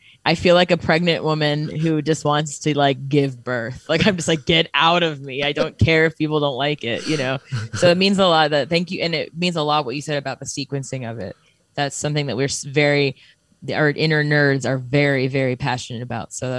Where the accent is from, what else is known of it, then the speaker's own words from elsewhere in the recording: Alabama, United States; now in Canada; I grew up in Alabama before I moved to Canada.